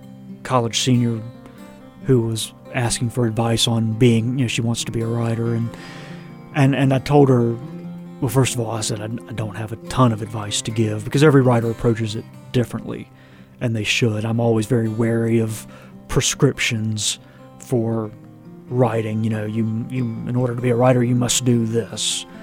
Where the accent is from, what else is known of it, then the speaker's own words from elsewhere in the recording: North Carolina, United States; I can say that because I'm from North Carolina on both sides of my family, going back for hundreds of years.